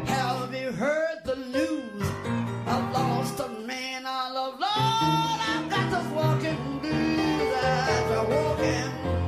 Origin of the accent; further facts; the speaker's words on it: Huntington, West Virginia, United States; I am from Huntington, West Virginia. This is my home right in Huntington.